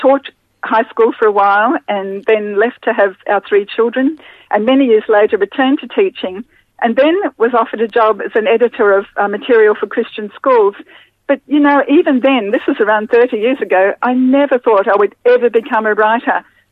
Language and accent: English; Brisbane, Queensland, Australia; I grew up in Brisbane in the 50s and 60s